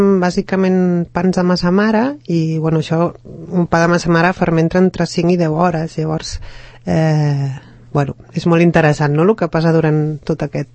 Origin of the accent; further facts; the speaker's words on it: Corbera, Catalonia, Spain; born there; also born or lived in Girona; Jo sóc de poble, vaig néixer a Corbera i després vaig anar a viure al mig del camp a Girona i em vaig trobar que quan vaig tornar a Barcelona